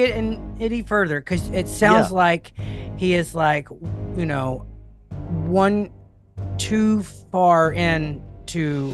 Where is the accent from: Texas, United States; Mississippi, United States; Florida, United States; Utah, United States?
Mississippi, United States; I am a doofus from South Mississippi.